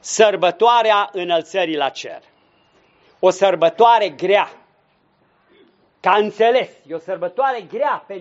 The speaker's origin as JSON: {"language": "Romanian", "town": "Ludișor", "region": "Brașov County", "country": "Romania", "tie": "born or raised there", "said": "care în satul meu, Ludișor, din țara Făgărașului, se făcea noaptea"}